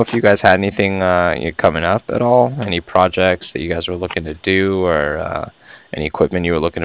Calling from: Cardiff, Wales, United Kingdom; I was calling from Cardiff.

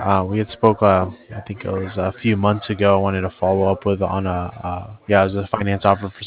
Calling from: Cardiff, Wales, United Kingdom; I'm calling from Cardiff.

